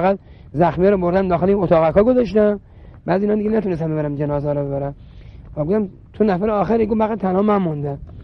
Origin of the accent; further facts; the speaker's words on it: Iran; گفتم من ایرانی هستم، فلان هستم، پاسدار هستم،